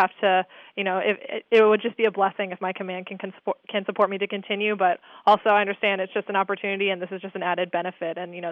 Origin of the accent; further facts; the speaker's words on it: Upper Marlboro, Maryland, United States; Maryland, right outside D.C. It's called Upper Marlboro.